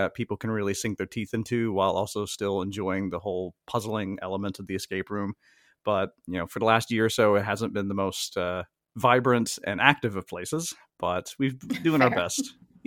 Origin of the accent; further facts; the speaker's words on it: Mississippi, United States; now in Amsterdam, Netherlands; I'm originally from Mississippi. I currently live in Amsterdam in the Netherlands.